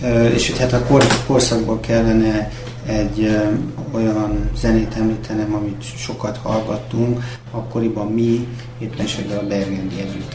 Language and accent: Hungarian; Budapest, Hungary; Budapesten születtem, de nem a belvárosban, hanem egy külvárosban, amit most úgy hívnak, hogy Pest-Szentlőrinc, és meglehetősen vidékies körülmények között éltem, annak ellenére, hogy pesti voltam